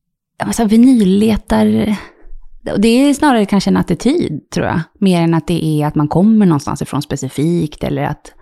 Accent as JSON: {"language": "Swedish", "region": "Canary Islands", "country": "Spain", "tie": "born or raised there", "said": "Mamma från Finland och pappa är från, han födde Venezuela. Och jag är uppvuxen i Spanien också på Kanarieöarna."}